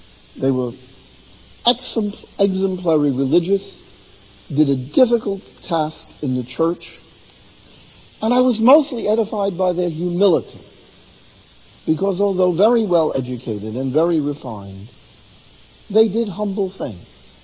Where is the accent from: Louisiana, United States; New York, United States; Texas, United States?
New York, United States; New York City; See, I'm a New Yorker, the Big Apple.